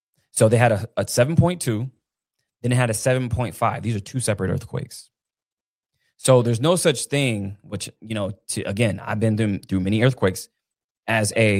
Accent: California, United States; So I'm from California. I've been through many earthquakes.

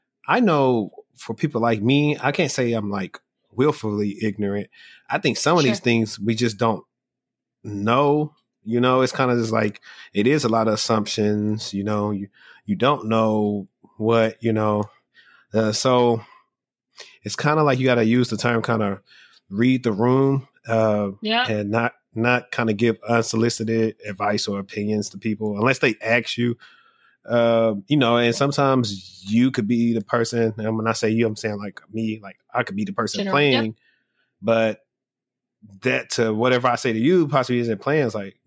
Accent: Louisiana, United States; now in Dallas, United States; technically I'm still in the South. I'm in Dallas now, but I'm from Louisiana.

